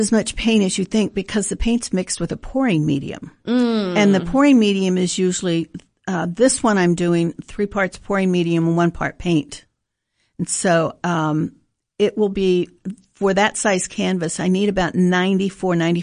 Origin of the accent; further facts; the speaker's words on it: Florida, United States; I grew up in Florida around the John Ringling Museum and the Ringling School of Art, so art's always been a part of my life.